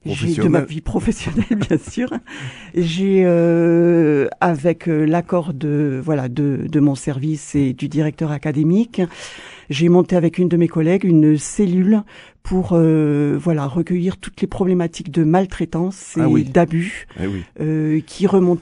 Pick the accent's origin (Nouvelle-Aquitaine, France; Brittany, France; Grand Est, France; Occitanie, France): Occitanie, France; Toulouse; Que je suis toulousaine, tout à fait.